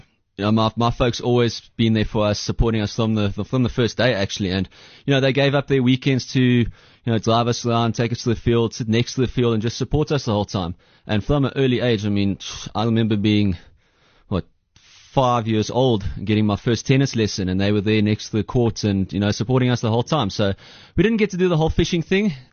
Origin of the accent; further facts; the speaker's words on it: Johannesburg, Gauteng, South Africa; born there; I was born in Lirapoort in Johannesburg. Didn't stay there for long, though, but yeah, technically speaking, that's where I was born.